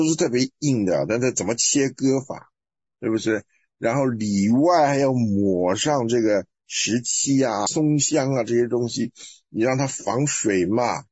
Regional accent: Guangdong, China; now in United States; 你们东北人的老大跟我们广东人的老大、台湾的老大不一样嘛？

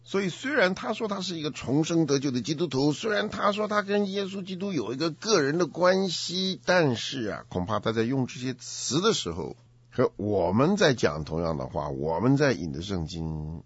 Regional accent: China; 我们中国人讲说要无愧于心，不违背自己的良心，那个就不叫罪，是一样的吧。

